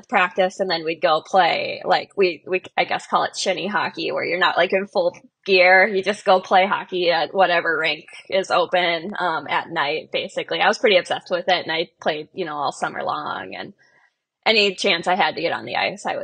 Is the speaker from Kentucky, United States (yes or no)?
no; St. Francis, Minnesota, United States; I grew up in St. Francis, Minnesota, which is about an hour north of the cities. It's a small town of maybe 4,000 or 5,000 people.